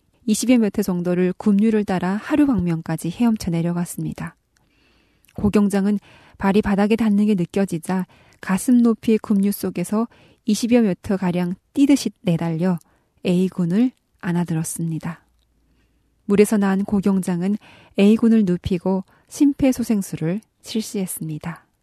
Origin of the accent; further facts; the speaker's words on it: North Korea; now in South Korea; 지금까지 저는 탈북민 방송원